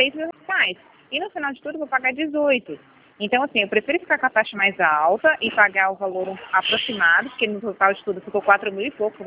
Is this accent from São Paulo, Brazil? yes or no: no; Espírito Santo, Brazil; Eu sou do Espírito Santo.